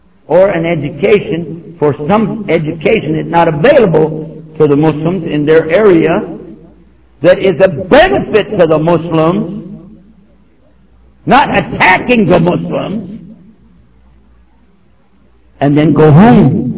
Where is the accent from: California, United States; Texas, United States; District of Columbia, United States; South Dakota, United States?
Texas, United States; I came from Texas. Anybody been to Texas?